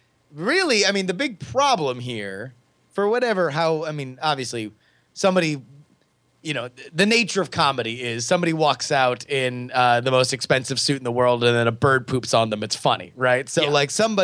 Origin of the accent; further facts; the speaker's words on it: Florida, United States; Of course, Andrew and I hail from South Florida.